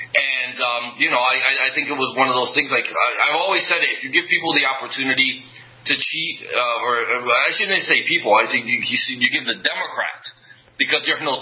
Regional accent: Paterson, New Jersey, United States; we had a special election in Patterson, New Jersey, my hometown, that was rife with fraud.

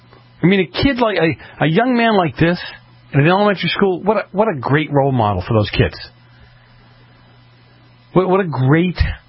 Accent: Boston, Massachusetts, United States; I go back to my hometown in Boston.

